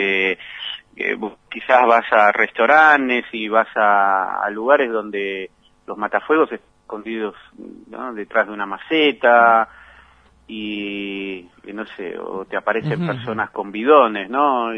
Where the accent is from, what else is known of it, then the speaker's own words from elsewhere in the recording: Barracas, Buenos Aires Province, Argentina; Yo nací en Barracas, así que tenía la cancha y el canto de las sirenas muy muy arraigado con toda mi infancia.